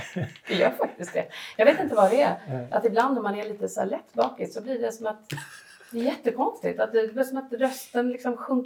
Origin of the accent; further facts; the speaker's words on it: Gothenburg, Västra Götaland County, Sweden; Jag kommer från Göteborg. Jag har en mamma som kom från Bulgarien från början, men jag har vuxit upp i Sverige med en svensk pappa, men jag är tvåspråkig.